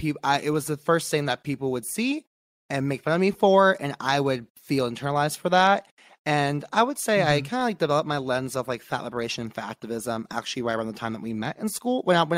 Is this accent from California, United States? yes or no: yes; California, United States; I grew up in the Bay Area.